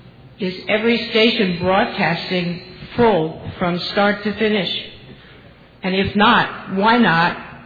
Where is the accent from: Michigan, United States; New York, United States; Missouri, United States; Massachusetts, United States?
New York, United States; I'm here from New York. If I were home, I'd be glued to the radio